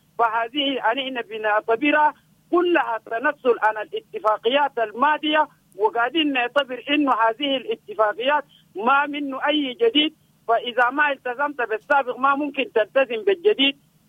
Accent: Darfur, Sudan; إحنا أبناء دارفور

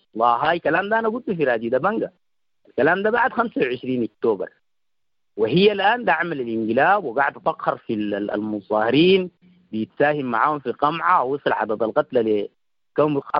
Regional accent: Sudan; نحن كشعب سوداني

